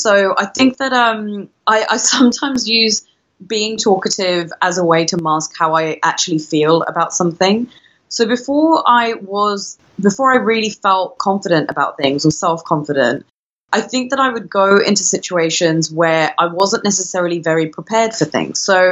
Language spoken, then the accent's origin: English; United Kingdom; My cultural background is I'm Indian, South Indian. My parents are originally from there and I was brought up in the UK, but I go back there pretty much about once a year.